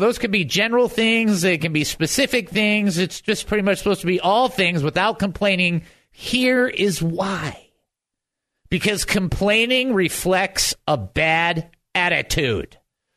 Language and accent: English; Detroit, Michigan, United States; I mean, I grew up in Detroit, three-story house with a basement.